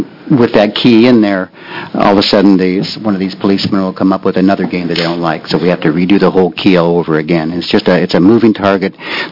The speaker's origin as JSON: {"language": "English", "town": "Portland", "region": "Oregon", "country": "United States", "said": "I'm from Portland, Oregon."}